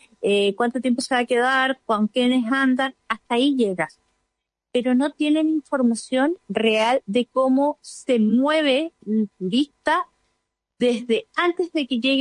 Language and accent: Spanish; Puerto Varas, Los Lagos, Chile; yo soy de Puerto Vara